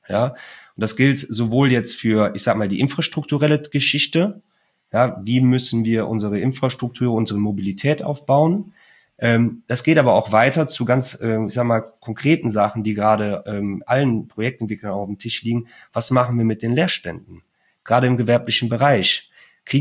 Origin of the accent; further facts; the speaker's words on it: Cologne, North Rhine-Westphalia, Germany; das kann ich ja wirklich als Kölner dann auch sagen